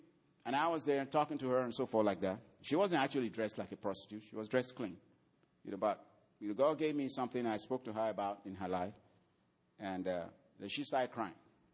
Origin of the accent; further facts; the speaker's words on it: Nigeria; because it sounded like a Yoruba name, which I'm from the Yoruba tribe in Nigeria.